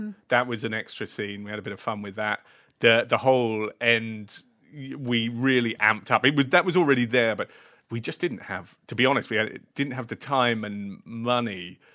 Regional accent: Cambridge, East of England, United Kingdom; I grew up in Cambridge, that well-known horror town.

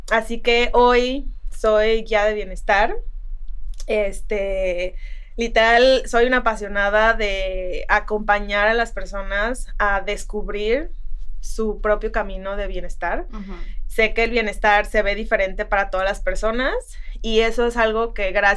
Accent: Ocotlán, Jalisco, Mexico; also born or lived in Guadalajara; now in Mexico City, Mexico; Soy mexicana, nací en Jalisco, en Ocotlán, Jalisco. Ahí crecí. Me vine luego a estudiar a Guadalajara, y aquí viví muchos años.

